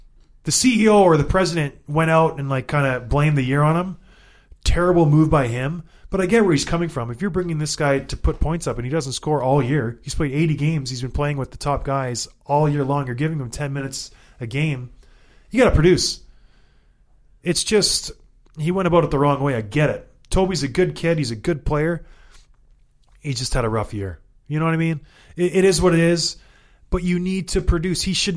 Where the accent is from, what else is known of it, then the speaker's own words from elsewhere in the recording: Edmonton, Alberta, Canada; born there; I was born in Edmonton. I have a tie to that city.